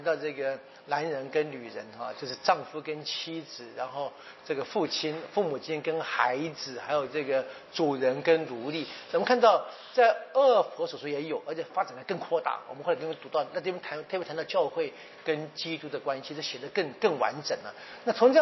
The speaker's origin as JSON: {"language": "Chinese", "country": "Taiwan", "said": "但是我觉得对我们台湾人而言应该不太困难啊。"}